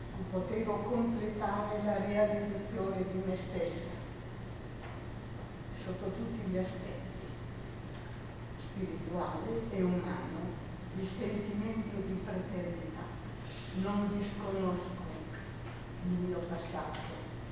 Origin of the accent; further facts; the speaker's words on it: Emilia-Romagna, Italy; Io sono una romagnola in diretta